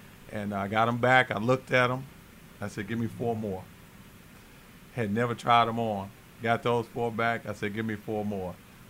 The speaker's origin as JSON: {"language": "English", "town": "Chicago", "region": "Illinois", "country": "United States", "said": "I said, man, I'm from Chicago. I played King High School. I mean, I know everybody in Chicago."}